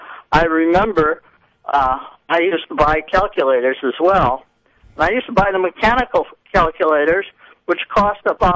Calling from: Hilton, New York, United States; I'm calling from Hilton.

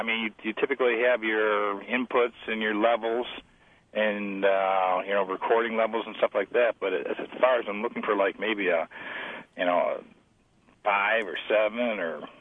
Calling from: Bloomfield, New York, United States; I'm from Bloomfield, New York.

